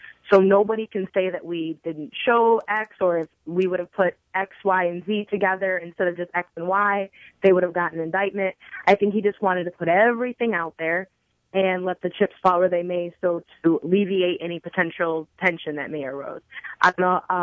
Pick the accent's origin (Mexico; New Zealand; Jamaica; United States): United States; Detroit, Michigan; And, you know, I'm from Detroit. I understand the quickness to think the worst.